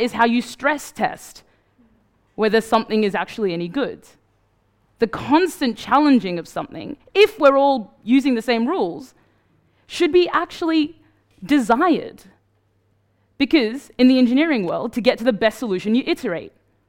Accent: Australia; I grew up in Australia

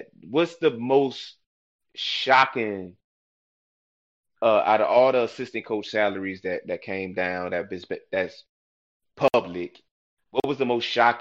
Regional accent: Newport News, Virginia, United States; But you know, I'm from the peninsula. You know, Tyrod from Hampton, I'm from Newport News.

